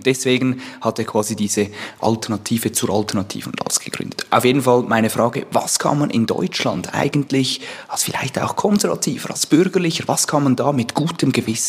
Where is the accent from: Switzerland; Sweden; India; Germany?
Switzerland; Ich bin als Schweizer